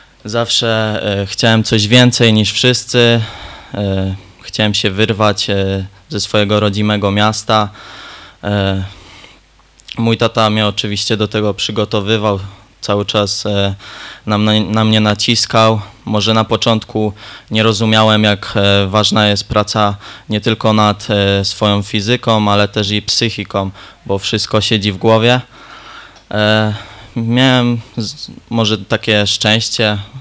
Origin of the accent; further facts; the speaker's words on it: Chełmek, Lesser Poland, Poland; also born or lived in Tychy; Pochodzę z Chełmka. Urodziłem się w Tychach.